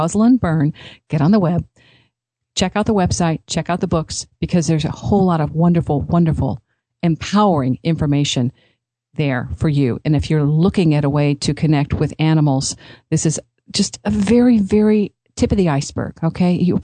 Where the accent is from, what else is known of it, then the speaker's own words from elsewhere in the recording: Kansas, United States; born there; Hey, I was born here in Kansas, okay?